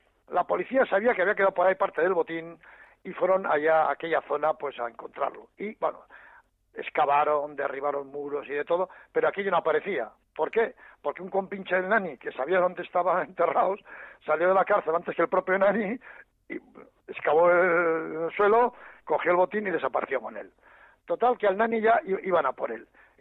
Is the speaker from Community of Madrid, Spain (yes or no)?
no; Pamplona, Navarre, Spain; yo soy de Pamplona